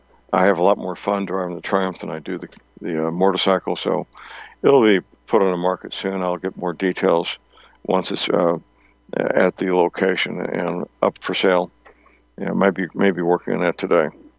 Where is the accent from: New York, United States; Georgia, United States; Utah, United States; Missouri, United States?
Missouri, United States; St. Louis; And I know that growing up in St. Louis in the 1950s, the remnants of that were still pretty much in force